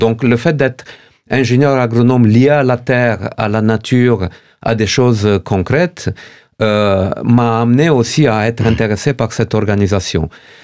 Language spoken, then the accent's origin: French; Romania; et même du pays d'où je viens, de la Roumanie